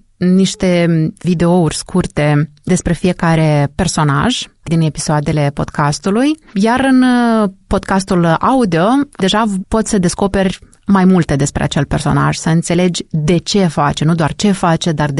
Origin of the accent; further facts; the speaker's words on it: Moldova; Nu există o rușine legată de faptul că sunt din Republica Moldova, că sunt basarabean și am un accent nu știu cum când vorbesc cu cei de la București sau de la Cluj